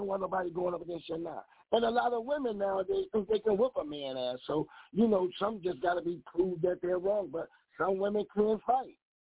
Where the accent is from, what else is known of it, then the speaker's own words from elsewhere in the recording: Bridgeport, Connecticut, United States; from Father Panic University, Bridgeport, Connecticut.